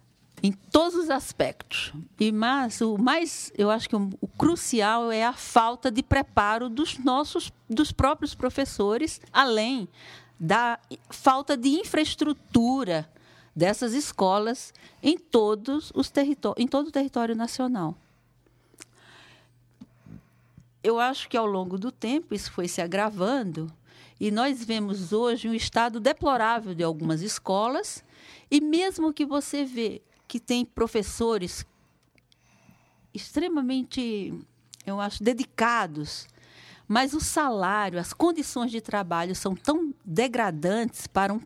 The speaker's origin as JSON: {"language": "Portuguese", "town": "João Pessoa", "region": "Paraíba", "country": "Brazil", "said": "Eu sou nordestina, sou originária de João Pessoa, Paraíba. Fiz toda a minha educação básica em escola pública."}